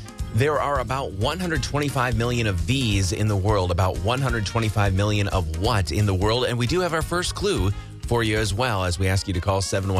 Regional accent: Rice Lake, Wisconsin, United States; I know I grew up in Rice Lake.

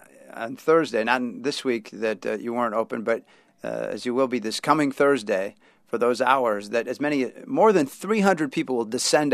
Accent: Milwaukee, Wisconsin, United States; because I'm from Milwaukee. I mean, I love that city

